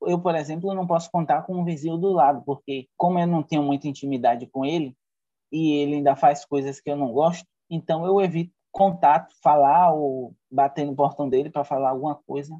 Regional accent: Salvador, Bahia, Brazil; Eu nasci em Salvador, Bahia, moro no bairro do Rio Vermelho, também nasci aqui.

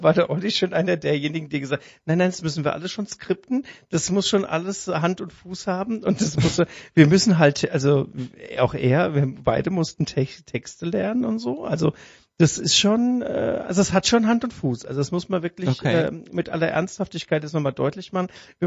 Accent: Frankfurt, Hesse, Germany; Also als Frankfurter Mädche fällt mir das natürlich schon schwer.

